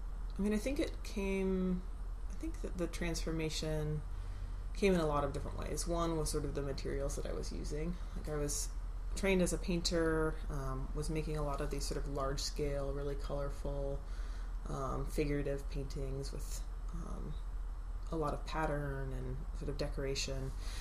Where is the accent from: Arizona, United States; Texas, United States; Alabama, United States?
Arizona, United States; moved away as an adult; I grew up in Arizona. I spent the first 20-some years of my life out there